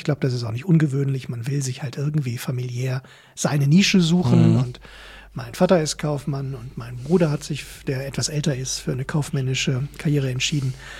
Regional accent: North Rhine-Westphalia, Germany; born there; moved away; Ich bin geboren im Sauerland, habe dort aber nicht sehr viele Jahre verbracht.

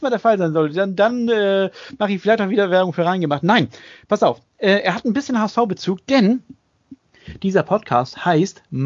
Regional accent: Hamburg, Germany; born or raised there

